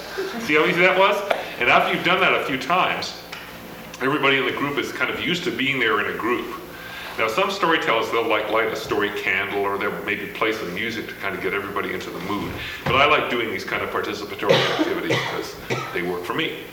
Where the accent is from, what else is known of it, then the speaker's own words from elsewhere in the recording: Seattle, Washington, United States; Okay, let's start all over again. … I'm from Seattle.